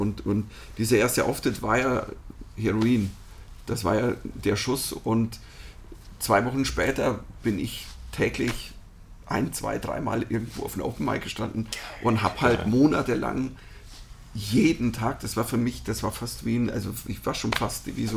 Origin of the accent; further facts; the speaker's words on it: Germany; Ich bin Deutscher, ich bin hier.